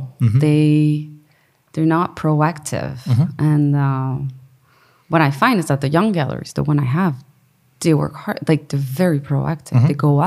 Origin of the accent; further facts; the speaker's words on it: Canada; I'm Canadian.